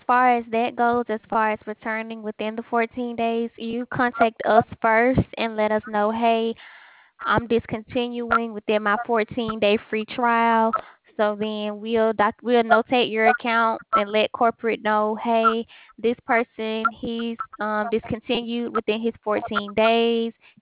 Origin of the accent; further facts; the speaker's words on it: Alabama, United States; Yes, I'm from Alabama.